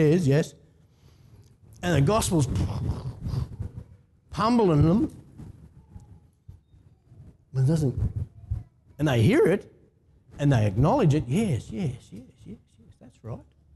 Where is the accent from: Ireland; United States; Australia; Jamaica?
Australia; Whereas Aussies, we're a bit tough, a bit hard.